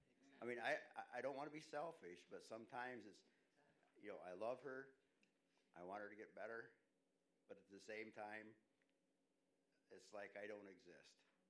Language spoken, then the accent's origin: English; Michigan, United States; Monday, we're from Michigan. We were going from Bellevue to Lansing for her first injection into her eyeball for the macular degeneration.